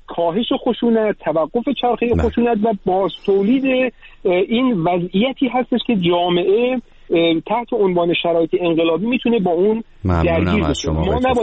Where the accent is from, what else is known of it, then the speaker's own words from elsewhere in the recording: Iran; به عنوان یک ایرانی میخوام توصیه بکنم